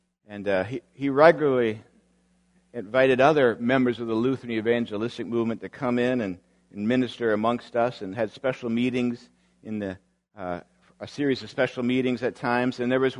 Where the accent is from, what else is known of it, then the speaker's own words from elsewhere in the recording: Erskine, Minnesota, United States; I prayed with a guy from my hometown of Erskine, Minnesota.